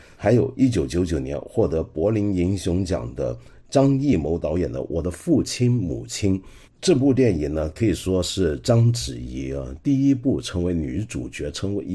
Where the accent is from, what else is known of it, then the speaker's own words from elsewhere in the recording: Hong Kong; 那我作为一个香港人看来格外有感受